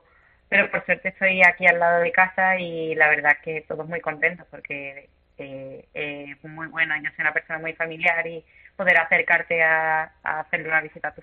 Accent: Seville, Andalusia, Spain; No, yo soy de Sevilla.

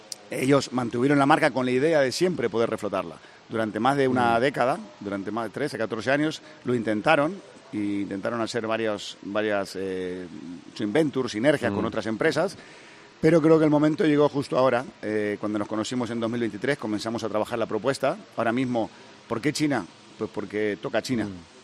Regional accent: Argentina; now in Spain; Yo soy argentino, pero llegué aquí hace 30 años.

